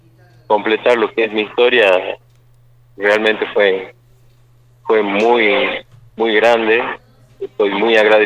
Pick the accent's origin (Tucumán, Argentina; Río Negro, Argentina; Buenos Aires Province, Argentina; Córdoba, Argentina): Tucumán, Argentina; Monteros; also born or lived in Buenos Aires; Yo nací en Capital Federal. De ahí, a los meses vine a Tucumán, a Monteros